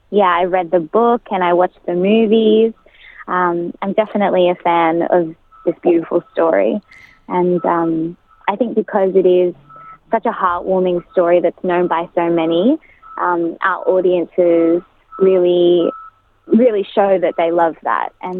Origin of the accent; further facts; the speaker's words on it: Brisbane, Queensland, Australia; and Brisbane, Queensland, is my home state.